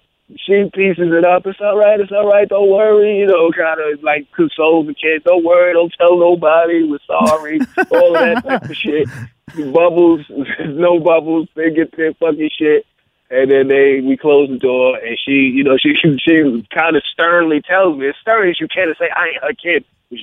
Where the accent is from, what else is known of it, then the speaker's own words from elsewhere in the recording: Brooklyn, New York, United States; I'm thinking in my head, you know, because I was I was from Brooklyn, right?